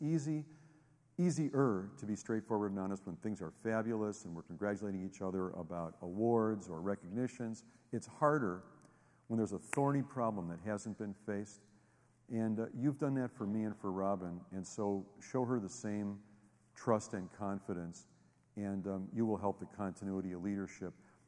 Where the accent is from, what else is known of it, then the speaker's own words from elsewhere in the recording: Los Angeles, California, United States; growing up in Los Angeles, I was positive that I was going to be a studio musician and work at Capitol Records 9 to 5